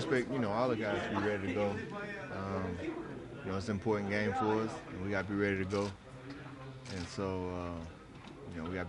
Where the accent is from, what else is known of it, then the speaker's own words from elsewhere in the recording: Mississippi, United States; I'm from Mississippi, so we do Thanksgiving a little bit different.